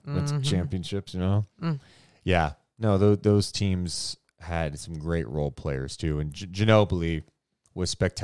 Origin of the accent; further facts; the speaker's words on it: Sacramento, California, United States; You know, I'm born and raised in Sacramento. My dream was to work on a Kings broadcast